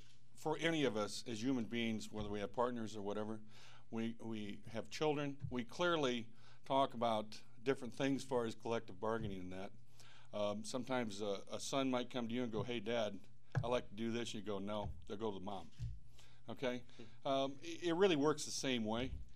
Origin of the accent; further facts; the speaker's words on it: Cedar Rapids, Iowa, United States; The money that's been brought into this state for us as Iowans is tremendous. I mean, I'm from Cedar Rapids.